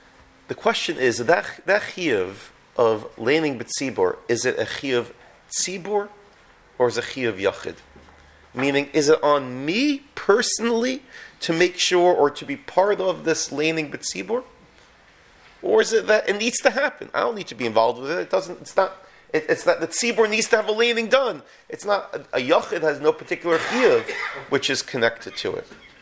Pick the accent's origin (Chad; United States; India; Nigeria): United States; Brooklyn, New York; Growing up in Brooklyn, there were certainly many of them that did though, as well, in order to catch up.